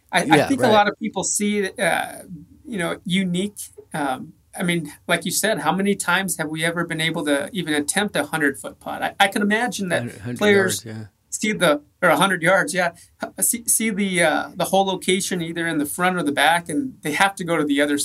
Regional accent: Santa Fe, New Mexico, United States; So I grew up in Santa Fe. I grew up playing the Santa Fe Country Club, a small semi-private club.

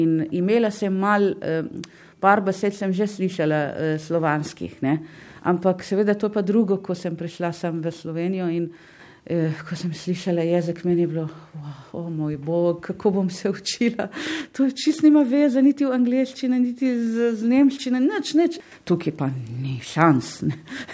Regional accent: Iraq; first language Arabic; Slovenian is a second language; moved away as an adult; now in Slovenia; Originalno prihajam iz Iraka, zato je arabščina moj materni jezik. Tam sem živela 28 let, končala študij. Prišla sem v Slovenijo zaradi vojne v Irak s svojo družino

